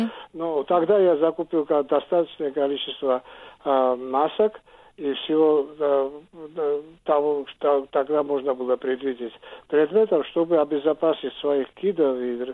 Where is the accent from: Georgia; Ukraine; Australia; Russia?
Georgia; не мы такие гении, грузины, вообще.